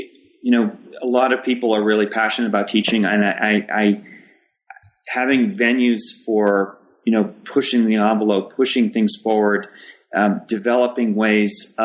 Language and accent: English; Canada; I would use the word discussion because I'm Canadian rather than argument.